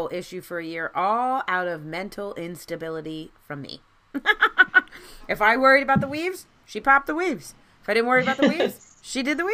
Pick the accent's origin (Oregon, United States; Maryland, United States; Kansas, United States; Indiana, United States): Maryland, United States; I grew up in Maryland, and they're all about laughs and giggles and plays and be nice